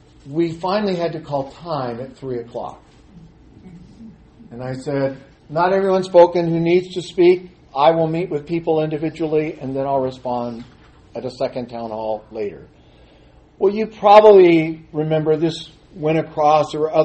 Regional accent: California, United States; I grew up in California.

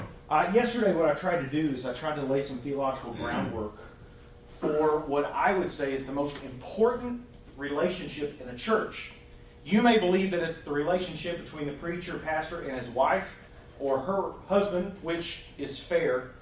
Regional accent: Tennessee, United States; now in Dallas, United States; I am from Dallas, Texas. At least that's where I preach. I'm actually from Tennessee.

